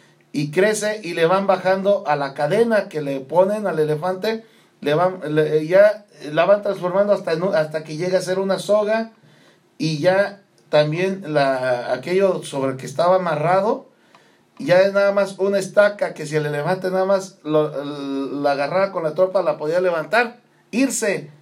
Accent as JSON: {"language": "Spanish", "country": "Mexico", "said": "pues voy a poner el ejemplo de mi país porque soy mexicano"}